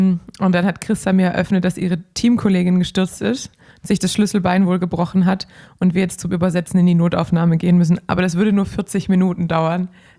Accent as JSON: {"language": "German", "town": "Hanover", "region": "Lower Saxony", "country": "Germany"}